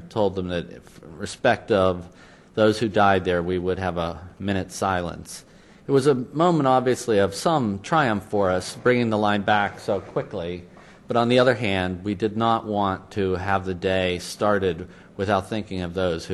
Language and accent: English; Pittsburgh, Pennsylvania, United States; also born or lived in Philadelphia; I was originally from Pittsburgh, spent most of my adult life in Philadelphia.